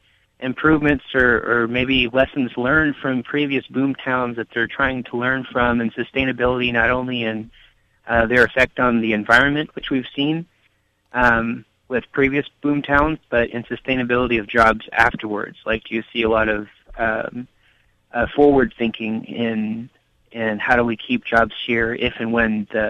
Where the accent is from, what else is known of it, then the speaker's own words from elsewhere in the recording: Yreka, California, United States; Like I come from Wairika originally, and there's a lot of, you know, like Hawkinsville and Weaverville, areas that are just, you know, pretty much all that's left is a placard of what used to be there.